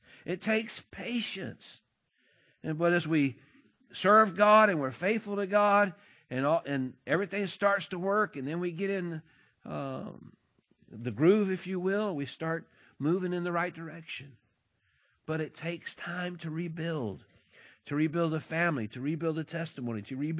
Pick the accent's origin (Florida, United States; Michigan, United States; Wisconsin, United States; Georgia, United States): Florida, United States; Pahokee; I'm from Pahokee.